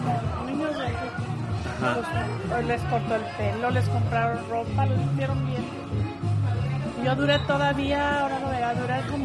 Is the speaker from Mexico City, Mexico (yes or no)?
no; Guadalajara, Jalisco, Mexico; also born or lived in Huejúcar; Ah, yo también vengo de ahí, pero yo no nací ahí en Guadalajara. A mí me trajeron chiquita de Huejucar, Jalisco, me trajeron ahí a Guadalajara. Ok. Chiquita. Pero básicamente, pues ahí me crié.